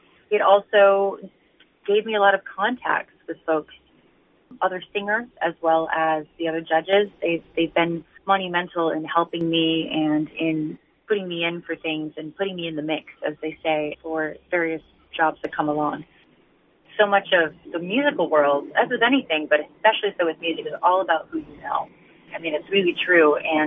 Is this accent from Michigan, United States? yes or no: no; Red Wing, Minnesota, United States; I grew up in Redmond, Minnesota. It's called the Sheldon Theater.